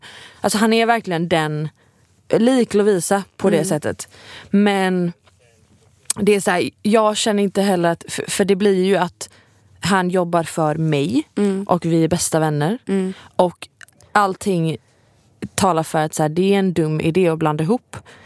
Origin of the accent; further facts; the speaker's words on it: Gothenburg, Västra Götaland County, Sweden; accent: Gothenburg; Jag har så göteborgska, alltså det är banalt.